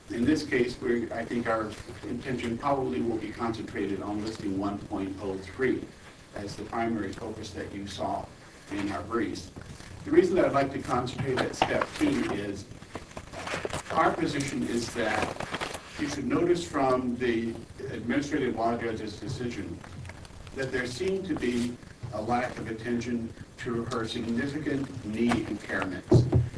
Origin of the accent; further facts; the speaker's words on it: Fairbanks, Alaska, United States; Good morning. … from Fairbanks.